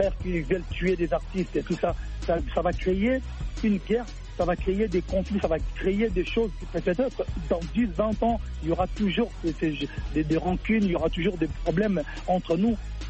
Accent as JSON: {"language": "French", "region": "Kinshasa", "country": "DR Congo", "tie": "born or raised there", "said": "Nous on a grandi à Kin, on a connu un Congo où il y avait déjà pas d'histoire des combattants"}